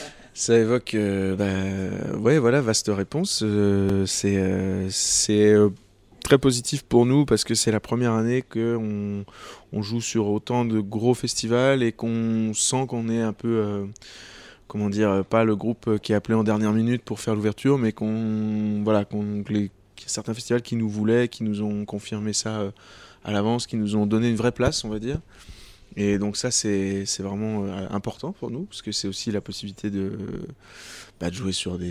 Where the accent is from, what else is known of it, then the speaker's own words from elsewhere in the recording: Lyon, Auvergne-Rhône-Alpes, France; C'est vrai que souvent en France, par exemple, la ville dans laquelle j'ai grandi, à Lyon, il y avait une scène très vivante sur un style en particulier